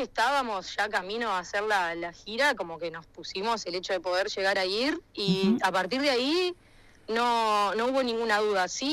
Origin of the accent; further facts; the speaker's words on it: Salto, Uruguay; porque soy de Salto, o sea, obviamente también eso de que cuesta moverse acá dentro del Uruguay